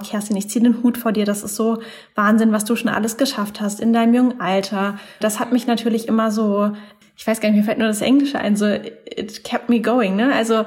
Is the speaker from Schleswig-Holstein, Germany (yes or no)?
no; Mannheim, Baden-Württemberg, Germany; Ich komme ursprünglich aus Mannheim.